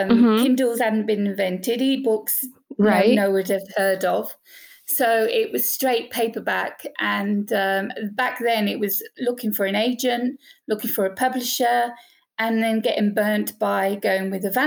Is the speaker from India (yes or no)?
no; United Kingdom; moved away as an adult; now in Greece; I'm from the UK, as you can tell from my accent. Mm-hmm. I'm living on the island of Corfu in Greece for the last 27 years.